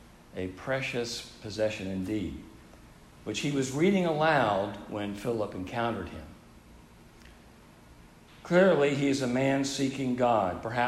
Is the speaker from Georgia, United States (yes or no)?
no; Charlotte, North Carolina, United States; I grew up in Charlotte, North Carolina, the child of progressive and socially enlightened parents. But growing up in the South